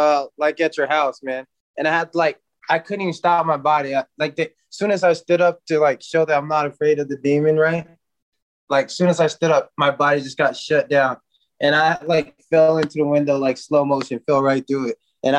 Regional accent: Lionsville, Alabama, United States; also born or lived in Chicago, United States / Atlanta, United States / Germany; I was born in Chicago. I lived in but I left there like in 2 years. Then I lived in Lionsville, Alabama until I was like 10 or 11. And then I moved to Atlanta, Georgia for a little bit.

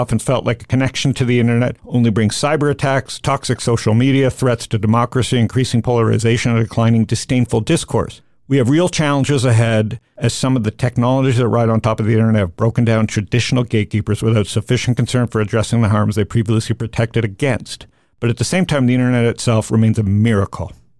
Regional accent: Canada; I'm Canadian too. We have that in common.

